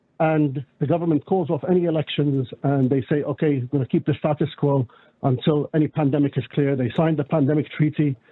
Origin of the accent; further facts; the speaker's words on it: United Kingdom; also born or lived in Yemen; now in Ireland; But I grew up in the UK, and I've worked around the world, basically.